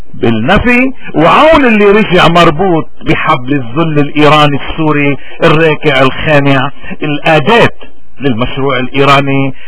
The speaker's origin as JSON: {"language": "Arabic", "country": "Lebanon", "said": "ونضل وين ما نروح نفتخر انه نحن لبنانية"}